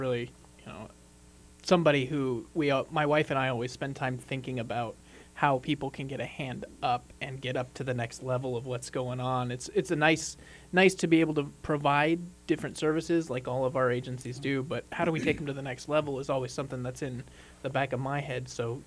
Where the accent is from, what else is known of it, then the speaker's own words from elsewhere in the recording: Alaska, United States; because we came from Southeast Alaska, and the Salvation Army was the food pantry.